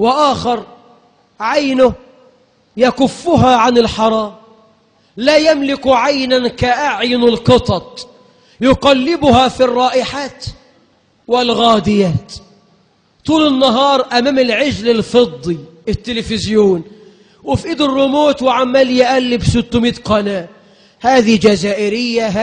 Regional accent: Egypt; اجعل بلدنا مصر خير البلاد

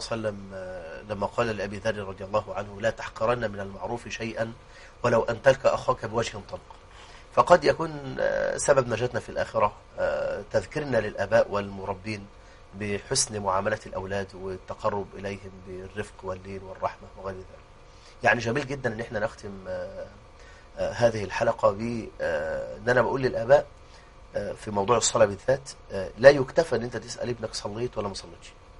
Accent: Egypt; بلدنا مصر

